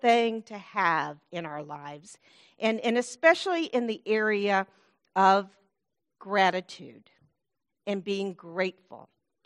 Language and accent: English; South Bend, Indiana, United States; now in Terre Haute, United States; I am from Terre Haute, Indiana. I currently live in Terre Haute, okay? I'm from South Bend, Indiana, originally.